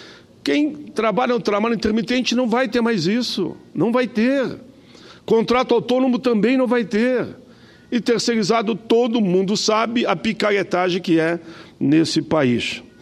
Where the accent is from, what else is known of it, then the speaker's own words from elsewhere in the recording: Rio Grande do Sul, Brazil; E quero contar, inclusive, com o seu apoio lá no Rio Grande do Sul. Vossa Excelência aqui é uma referência também, pode crer, lá no meu estado.